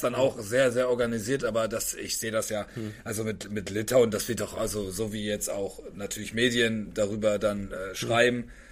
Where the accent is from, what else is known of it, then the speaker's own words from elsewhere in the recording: Osnabrück, Lower Saxony, Germany; oder auch jetzt in meiner Heimatstadt Osnabrück, dann wissen alle, wo ich wohne.